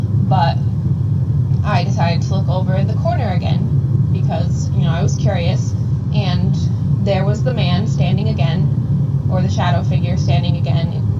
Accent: Connecticut, United States; So I'm 22. I'm from Connecticut.

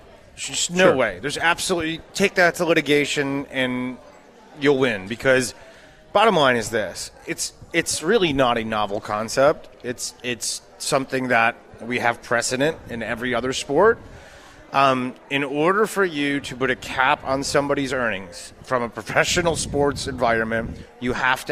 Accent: Illinois, United States; So I grew up in Chicagoland.

